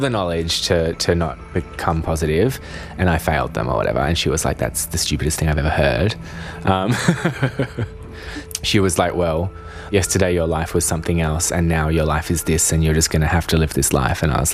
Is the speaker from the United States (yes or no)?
no; Perth, Western Australia, Australia; moved away as an adult; also born or lived in Singapore; I grew up in Perth or Boorloo, and then when I was 19, I relocated to Singapore to train to be an actor. And upon graduation, I lived in Singapore for a few years